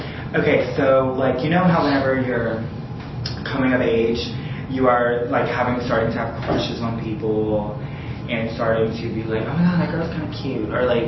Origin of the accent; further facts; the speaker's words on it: Maurice, Louisiana, United States; I grew up in Maurice, Louisiana, went to country school